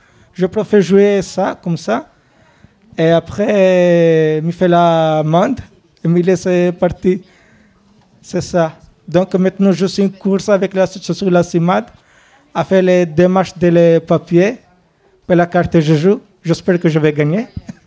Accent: Kosovo; French is a second language; also born or lived in Italy; now in France; je suis du Kosovo, mais je n'ai pas les papiers du Kosovo. Je suis vécu à l'Italie. Mais il n'y a pas les papiers italiens. Donc, je ne sais pas même moi que je suis.

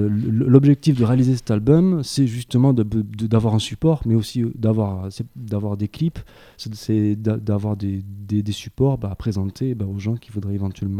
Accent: Nouvelle-Aquitaine, France; accent: southern French; also born or lived in Layrac; now in Creuse, France; en plus avec l'accent du sud, c'est encore mieux. Et parce que je viens du Lot-et-Garonne, en fait, avant d'habiter en Creuse.

